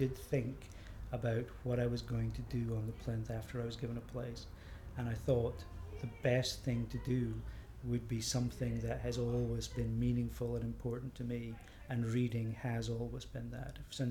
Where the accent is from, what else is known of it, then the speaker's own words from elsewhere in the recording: Aberdeen, Scotland, United Kingdom; also born or lived in United States; I grew up in Aberdeen. Yeah, I actually, I grew up in Aberdeen. I went to university in Aberdeen. I actually did my postgraduate degree in Aberdeen, but I have been away from Aberdeen for a while doing various things. I worked in America for a bit.